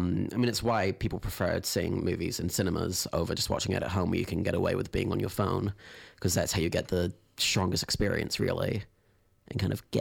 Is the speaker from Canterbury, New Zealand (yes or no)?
no; Waitakere, Auckland, New Zealand; I was out west. I was in Waitakere, like, probably pretty much as far out west as you could possibly go, I would say, in the bushes, going to Waitakere Primary and Waitakere College.